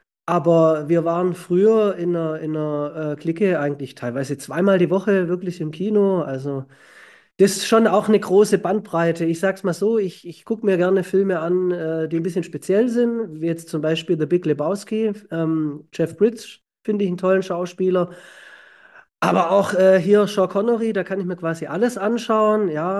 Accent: Stuttgart, Baden-Württemberg, Germany; Also als Stuttgarter.

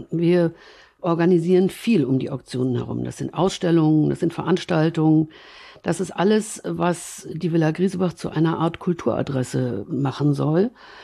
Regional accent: Berlin, Germany; Mein Vater, der aus Dresden stammte, hütete es. Und mir als Berliner Großstadtkind schien das idyllisch und eher fremd.

